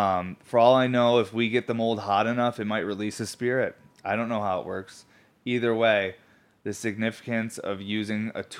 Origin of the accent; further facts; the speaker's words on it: East Coast, United States; Now, a lot of people I know growing up on the East Coast, a lot of our family, especially grandparents, would have like antiques in their house and stuff